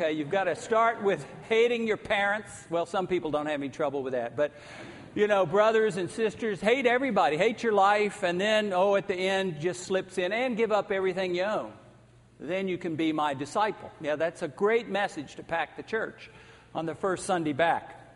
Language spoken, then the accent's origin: English; Atlanta, Georgia, United States; And I thank God that in growing up in Atlanta that my parents were progressive people